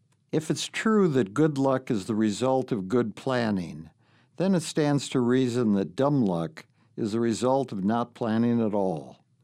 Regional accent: New York, United States; I was raised in Brooklyn, New York, where if you were Jewish and not named … or Jerry Seinfeld, your parents pushed you hard to become a doctor.

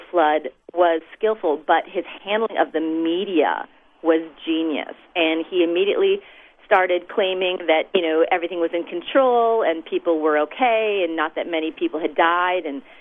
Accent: Chicago, Illinois, United States; moved away as an adult; now in Mississippi, United States; I'm originally from Chicago. I had never heard of this flood until I moved to Mississippi when I was 30.

